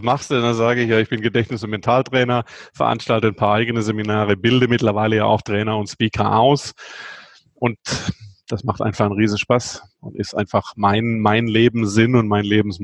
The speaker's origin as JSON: {"language": "German", "town": "Friedrichshafen", "region": "Baden-Württemberg", "country": "Germany", "tie": "born or raised there", "said": "bin ja am Bodensee in Friedrichshafen groß geworden."}